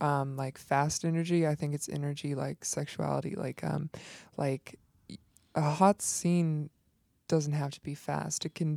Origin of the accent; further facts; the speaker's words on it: Oregon, United States; we drove up to Oregon to my hometown, and we shot up there